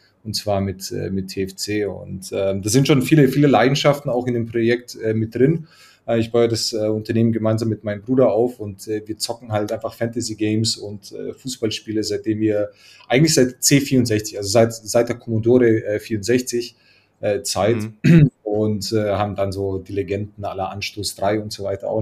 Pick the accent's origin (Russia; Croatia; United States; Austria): Croatia; now in Munich, Germany; Ursprünglich komme ich eigentlich aus Kroatien. Bin jetzt aber mittlerweile seit fast 30 Jahren in Deutschland